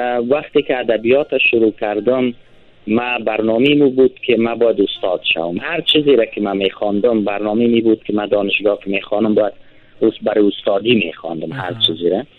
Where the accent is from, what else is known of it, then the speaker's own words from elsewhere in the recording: Kabul, Afghanistan; also born or lived in Badakhshan; یعنی چون ما در بدخشان به دنیا آمدیم، تا در ایامی که ما مکتب قرار بود بخوانم به کابل آمدم، اینجا خواهرم زندگی میکرد و ما از 10 سالگی به بعد با خواهرم بزرگ شدم.